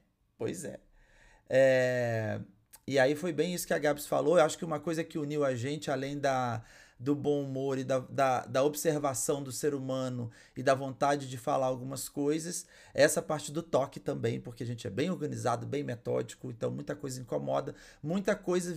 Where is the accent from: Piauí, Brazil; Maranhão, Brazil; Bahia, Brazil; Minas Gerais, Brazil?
Minas Gerais, Brazil; now in São Paulo, Brazil; eu sou um homem gay com muito orgulho, sim senhor, 40 a mais, sou mineiro, morando em São Paulo